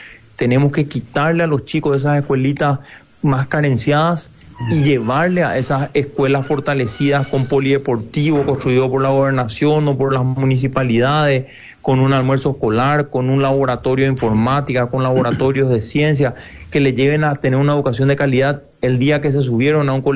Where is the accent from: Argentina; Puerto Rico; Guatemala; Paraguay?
Paraguay; Yo sé que acá en Ayola soñamos con poder fortalecer la Universidad Nacional de Misiones, y ahí tenemos que pensar como paraguayos